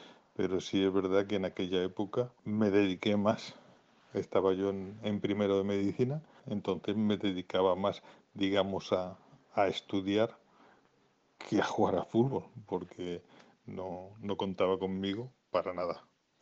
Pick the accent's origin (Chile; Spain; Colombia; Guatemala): Spain; Málaga, Andalusia; also born or lived in Madrid; yo siempre digo que soy madrileño de nacimiento y malagueño de adopción. En Madrid viví 14 años y el resto de mi vida lo he pasado en Málaga.